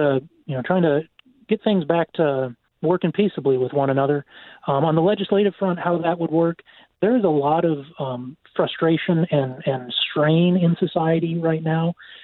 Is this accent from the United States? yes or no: yes; West Salem, Wisconsin, United States; I'm from West Salem, Wisconsin. Been on the village board here for 5 years.